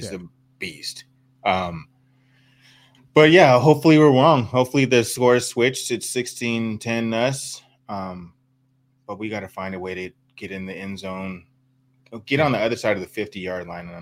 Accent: Green Bay, Wisconsin, United States; Yeah, I mean, I grew up like in Green Bay when I was a little kid.

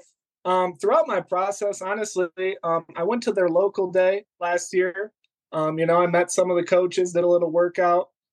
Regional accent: Michigan, United States; Obviously, I'm from Michigan, big Lions fan

